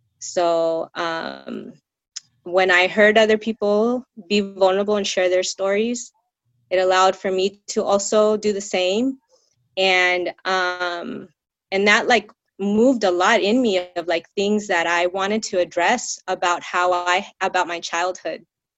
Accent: Los Angeles, California, United States; growing up in South Central, what I then saw was very little public spaces that felt safe, or the community in general that felt safe.

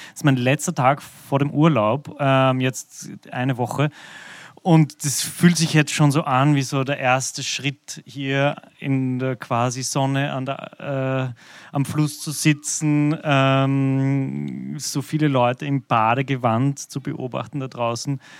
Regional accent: Vienna, Austria; Ich bin aus Wien.

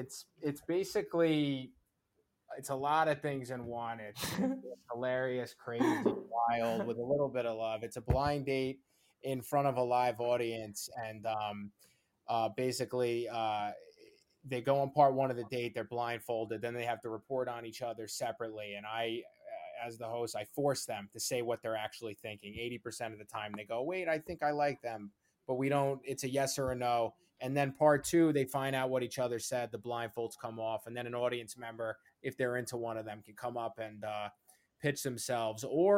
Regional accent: Wantagh, New York, United States; You got it. Yeah, of course. Called Wantagh on Long Isla

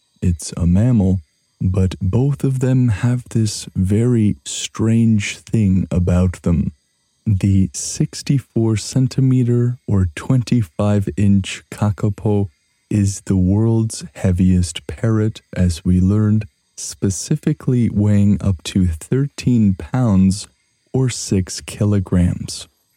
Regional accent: Canada; To me, as a Canadian, all of these sorts of trees and native creatures that fill these forests fill me personally with awe.

